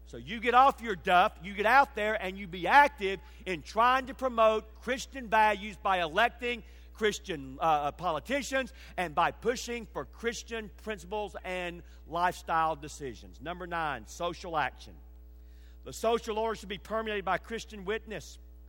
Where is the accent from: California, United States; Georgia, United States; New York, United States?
Georgia, United States; Atlanta; And I am a son of the South. I'm proud to be from the South. I grew up in Atlanta, Georgia.